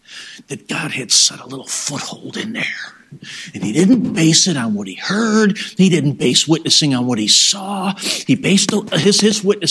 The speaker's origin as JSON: {"language": "English", "region": "New York", "country": "United States", "said": "Just to clarify, we're from New York. You know, not the New York, but upstate New York."}